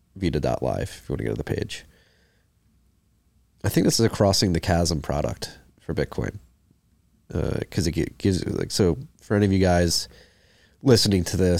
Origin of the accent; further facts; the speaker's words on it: Norway; Growing up in NATO Norway, neighbor to the former CCCP and now Russia, is like growing up in the Ministry of Truth in George Orwell's 1984.